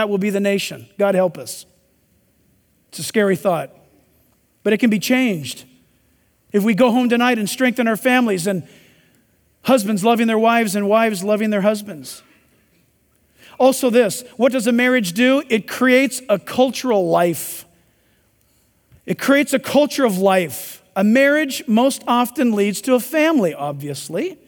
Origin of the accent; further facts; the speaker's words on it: California, United States; Listen, I, for one, I'm from California and I've already voted.